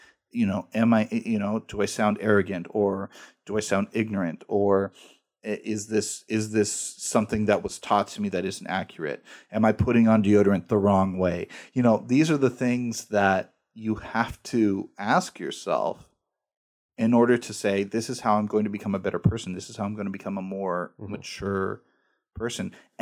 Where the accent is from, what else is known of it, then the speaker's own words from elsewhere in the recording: United States; I have to be very careful around the Palestinians because I'm an American and we have oppressed their people and supported Israel